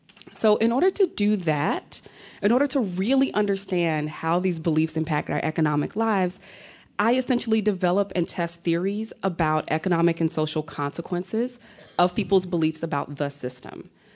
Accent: Atlanta, Georgia, United States; So as a child, I grew up in Atlanta, Georgia, and I was an anomaly

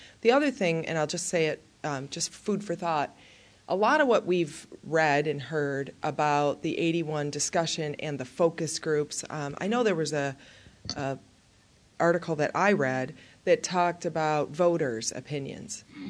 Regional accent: Ireland; So, I don't. I'm Irish.

